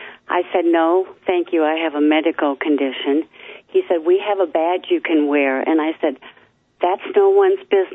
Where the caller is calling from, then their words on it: Kansas City, United States; Well, it's a suburb of Kansas City.